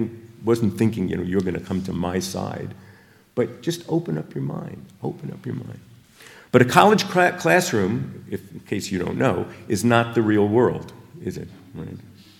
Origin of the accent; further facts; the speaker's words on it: Brooklyn, New York, United States; You know, I grew up in Brooklyn. I went to a school that was half black, half white.